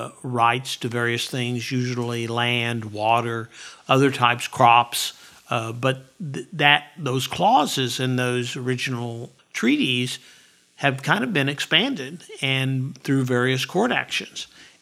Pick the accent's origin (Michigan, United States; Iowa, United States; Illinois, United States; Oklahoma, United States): Oklahoma, United States; Muskogee; And of course, I learned all that by growing up in Muskogee and having regular interactions with the Cherokee Nation and the various chiefs and to some degree with the Creeks.